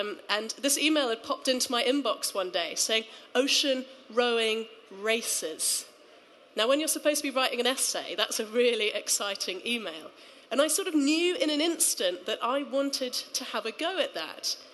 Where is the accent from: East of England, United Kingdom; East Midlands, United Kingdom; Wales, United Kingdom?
East Midlands, United Kingdom; So growing up in Rutland, landlocked Rutland